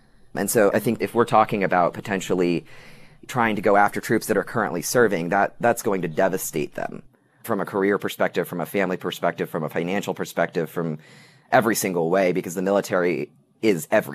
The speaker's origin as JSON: {"language": "English", "region": "Midwest", "country": "United States", "tie": "born or raised there", "said": "I grew up in the Midwest, and that was my first real experience being outside of it."}